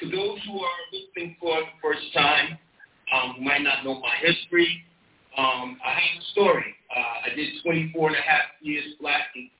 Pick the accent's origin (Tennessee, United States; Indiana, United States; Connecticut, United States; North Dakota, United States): Connecticut, United States; As Stan pointed out, I'm from Connecticut.